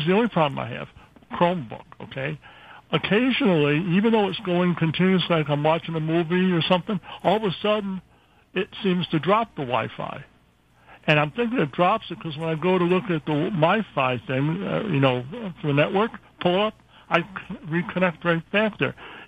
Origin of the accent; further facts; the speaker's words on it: Alaska, United States; And when you hear my comments, you'll understand why I'm from Alaska.